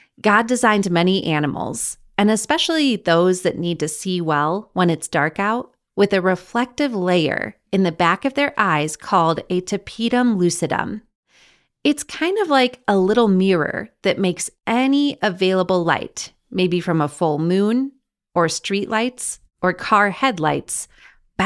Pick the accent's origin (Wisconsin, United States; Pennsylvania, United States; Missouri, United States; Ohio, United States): Wisconsin, United States; now in Colorado, United States; I grew up seeing possums in Wisconsin. I've never seen one in Colorado, but I know they are here.